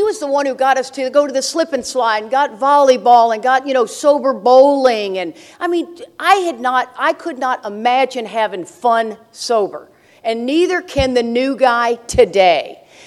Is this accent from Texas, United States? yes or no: yes; Austin, Texas, United States; Hi, y'all. … from Austin, Texas, alcoholic.